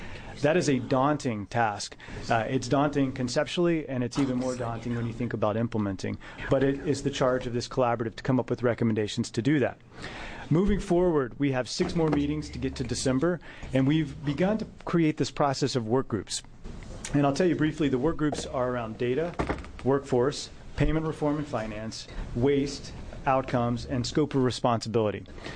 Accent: Tennessee, United States; Well, you wouldn't know I'm actually from Tennessee, and we do speak slower now. The further away I get, the faster I speak.

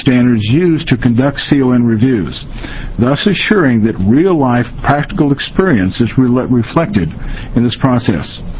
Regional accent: Missouri, United States; I will give you an example in St. Louis, in my home state of Missouri.

